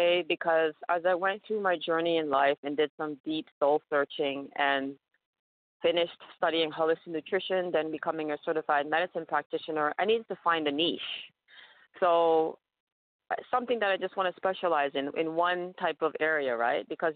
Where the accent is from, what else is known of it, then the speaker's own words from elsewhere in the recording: Trinidad & Tobago; I'm from Trinidad and Tobago, and her legs were amputated.